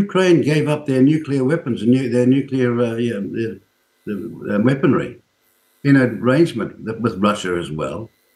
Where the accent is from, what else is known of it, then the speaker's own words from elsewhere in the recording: Northland, New Zealand; I'm not from down there. I'm from Ngāpuhi territory.